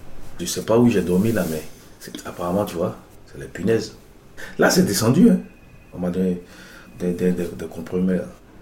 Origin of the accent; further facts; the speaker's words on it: Côte d’Ivoire; Je viens de Côte d'Ivoire. Depuis la crise post-électorale, j'étais menacé.